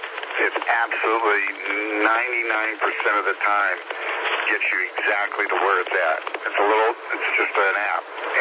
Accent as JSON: {"language": "English", "town": "Seneca", "region": "South Carolina", "country": "United States", "said": "Greenville, I'm from Seneca, and was just a listener."}